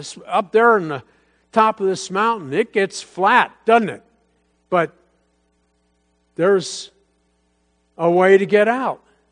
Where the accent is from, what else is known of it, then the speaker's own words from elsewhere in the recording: Bethlehem, United States; also born or lived in Ottawa, Illinois; now I was born in Ottawa, Illinois. So I was like, I'm talking about I was born in Ottawa. And so we moved back to Bethlehem when I was like 3.